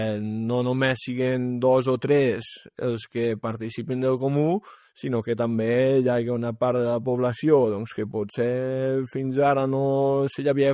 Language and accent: Catalan; Lladrós, Catalonia, Spain; la festa major del meu poble, la festa major de Lladrós